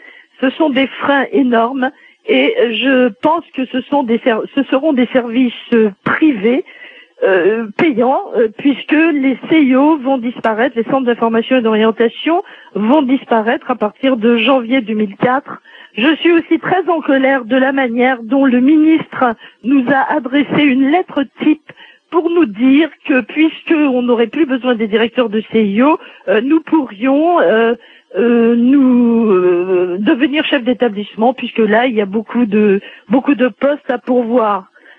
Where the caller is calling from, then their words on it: Guadeloupe; je suis directrice de CIO, je t'appelle de la Guadeloupe.